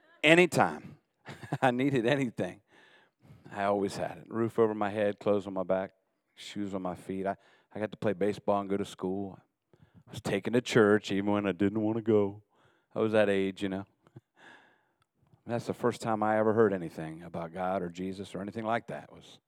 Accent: Maryland, United States; born there; I was born in August 1968. That's right, I'm 79 years old. And the moment that I was born, I was placed immediately into an orphanage down in Western Maryland.

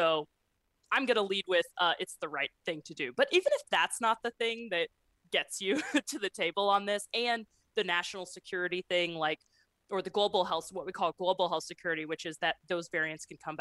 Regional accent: Tennessee, United States; Rick, I'm from Tennessee, okay?

